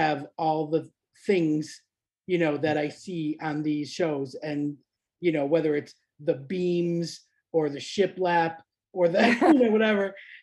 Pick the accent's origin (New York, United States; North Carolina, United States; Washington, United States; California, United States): New York, United States; And I'm like, man, we grew up in New York.